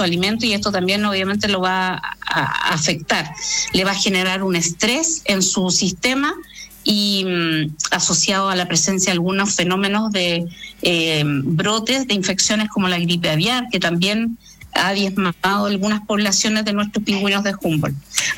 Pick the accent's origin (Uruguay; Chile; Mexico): Chile; para todos nosotros como chilenos